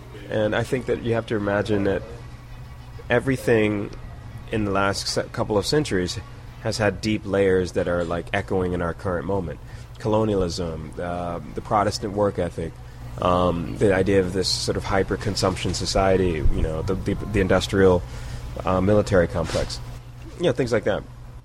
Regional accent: Washington, District of Columbia, United States; I grew up in Washington, D.C., mainly between DuPont Circle, which is where our family had a business, and up in an area called Shepherd Park, off of Rock Creek Park.

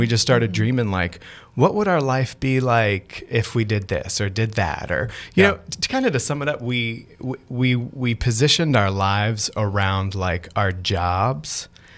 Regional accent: Maryland, United States; also born or lived in Baltimore; So I'm an East Coaster. Born and raised in Maryland. Actually was born in Baltimore City.

